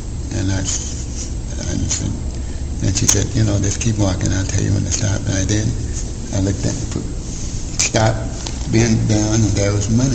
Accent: Fort Worth, Texas, United States; it reminded me of when I was born in Fort Worth, a little kid.

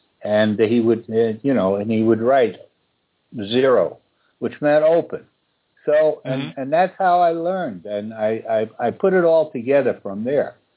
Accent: New York, United States; I was a kid from New York, don't forget. And here I was going down to still segregated Mississippi to college.

